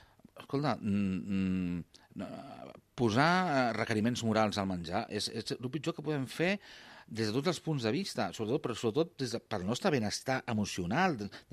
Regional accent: Barcelona, Catalonia, Spain; jo que sóc de Barcelona, sóc també de Barcelona que les Rambles, tenia aquesta mirada una mica molt barcelonina

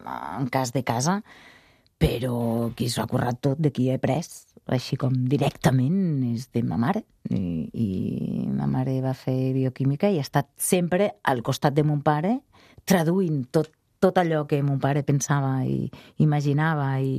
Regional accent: Catalonia, Spain; I quan vaig arribar a Barcelona, vaig dir, merda, això no és casa, si jo sóc del Priorat.

